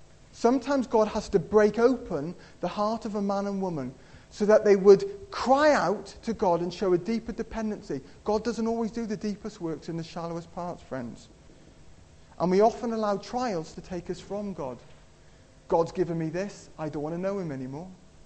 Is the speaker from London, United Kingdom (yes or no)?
no; Wales, United Kingdom; I'm from Pembrokeshire originally, so I used to like my surfing.